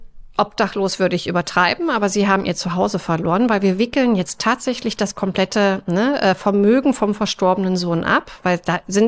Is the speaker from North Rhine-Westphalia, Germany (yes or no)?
no; Berlin, Germany; Ich komme aus Berlin